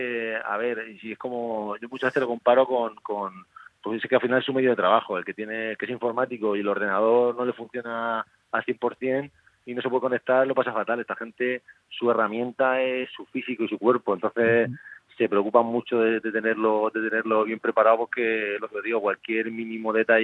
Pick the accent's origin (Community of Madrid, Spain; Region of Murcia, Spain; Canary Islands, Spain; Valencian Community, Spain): Region of Murcia, Spain; Murcia; yo, pues ya sabes que soy de Murcia toda la vida